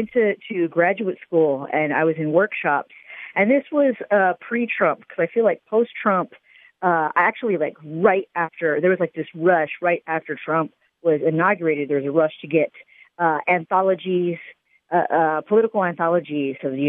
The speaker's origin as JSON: {"language": "English", "region": "Texas", "country": "United States", "lives_now": "San Antonio, United States", "said": "Yeah, I'm from the Valley, but right now I'm in San Antonio."}